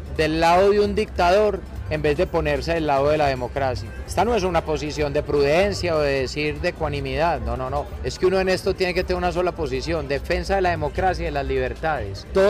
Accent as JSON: {"language": "Spanish", "country": "Colombia", "said": "A mí como colombiano me da vergüenza con toda la comunidad venezolana"}